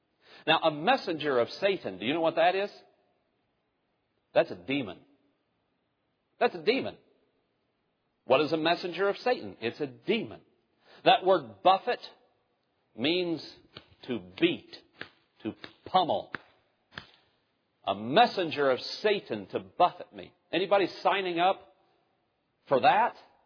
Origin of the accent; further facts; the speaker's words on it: Ohio, United States; now in Virginia, United States; My wife and I grew up in southeast Ohio. We came to Virginia in 2006.